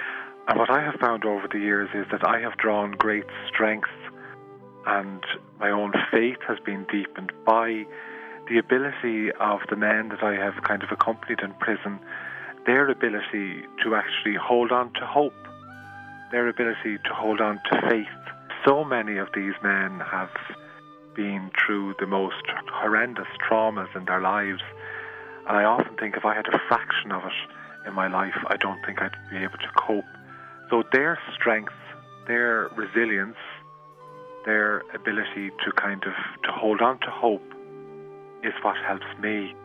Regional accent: Dublin, Leinster, Ireland; but I'm from Dublin myself

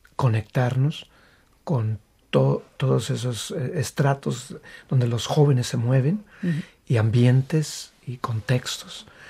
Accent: Mexico; born there; Yo nací en México.

